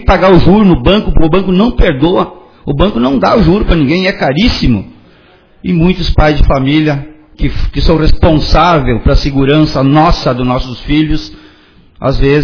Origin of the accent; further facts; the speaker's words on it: Rio Grande do Sul, Brazil; Nós somos do Rio Grande. Nós adoramos o Rio Grande, por mais que esteja em crise.